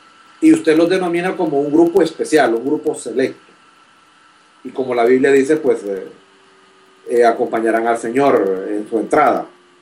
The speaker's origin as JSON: {"language": "Spanish", "country": "Honduras", "moved": "yes", "lives_now": "College Station, United States", "said": "Soy originario de Honduras, Centroamérica. Pero actualmente vivo y estoy estudiando en la ciudad de College Station, en Texas, donde estoy cursando estudios de posgrado."}